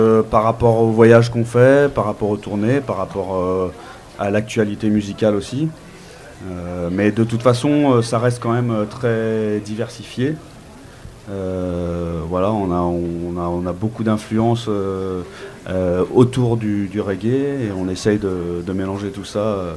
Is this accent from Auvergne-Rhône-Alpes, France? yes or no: yes; Saint-Étienne, Auvergne-Rhône-Alpes, France; On vient de Saint-Étienne.